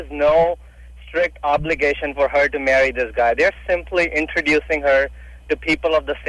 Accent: India; I'm an Indian, and I know here arranged marriage, this term used to be historically pretty strict

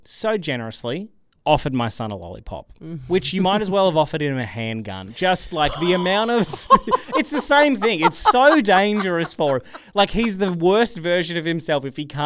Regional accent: Armstrong Creek, Victoria, Australia; from Armstrong Creek.

